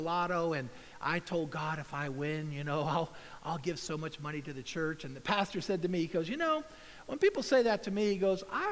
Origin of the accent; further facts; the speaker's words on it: United States; born there; I was born in America. Everybody's not born in America. I was born in America.